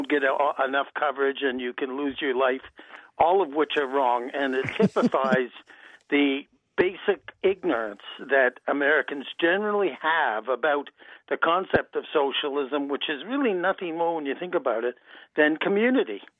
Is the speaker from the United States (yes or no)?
no; Canada; I am actually a Canadian